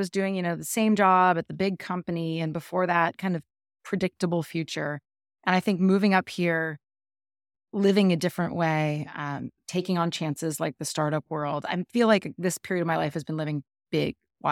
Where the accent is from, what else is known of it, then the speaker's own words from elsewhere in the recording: California, United States; I grew up in Northern California, and my grandmother always had pears, and I cannot get one for the life of me where I live now.